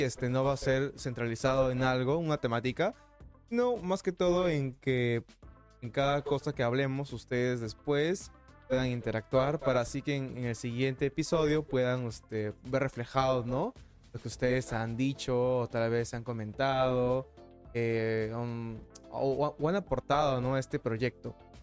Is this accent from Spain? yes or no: no; Peru; Como algunos saben, y otros no, somos peruanos